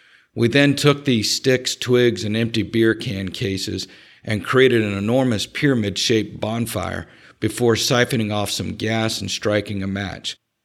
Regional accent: Florida, United States; I grew up in South Florida, not the palm tree beachside you're thinking about, but way out in the boonies towards the Everglades swamp side.

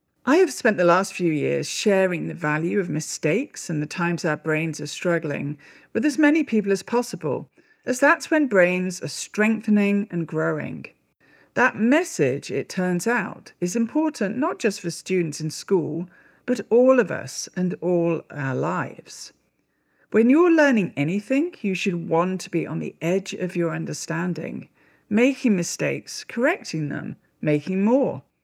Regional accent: United Kingdom; By the way, you may notice I say maths, not math. That's partly because I'm British and that's how we say it.

